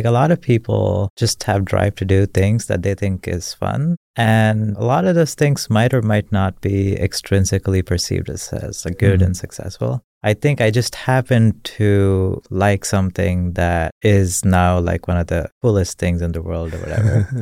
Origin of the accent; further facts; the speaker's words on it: India; Like I grew up in India. I didn't have internet for a while.